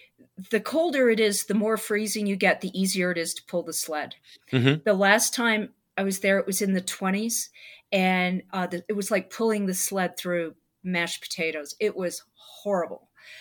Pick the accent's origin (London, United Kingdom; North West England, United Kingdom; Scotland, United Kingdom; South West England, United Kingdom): Scotland, United Kingdom; I'm from Scotland originally, as I said, and I've never done any racing in Scotland.